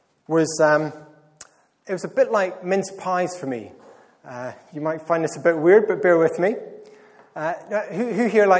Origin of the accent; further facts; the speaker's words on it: Scotland, United Kingdom; I am Scottish after all. You did pick up on that, didn't you? Yeah, just checking, I haven't lost my accent.